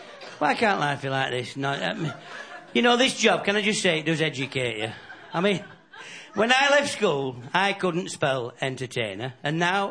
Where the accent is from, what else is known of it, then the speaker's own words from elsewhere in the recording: Yorkshire and the Humber, United Kingdom; I'm a Yorkshire man, bread and butter. And, now, although I am from Yorkshire, if I do the clubs around Wigan and places like that, a lot of people seem to think I'm from Kent.